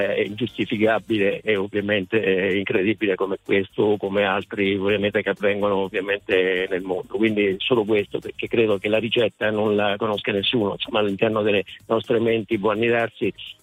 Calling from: Fermo, Marche, Italy; Siamo da Fermo.

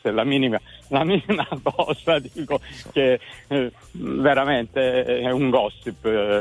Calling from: Messina, Sicily, Italy; Buongiorno, siamo da Messina

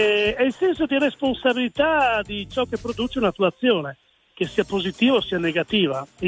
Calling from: Udine, Friuli-Venezia Giulia, Italy; Siamo da Udine, buona giornata a tutti.

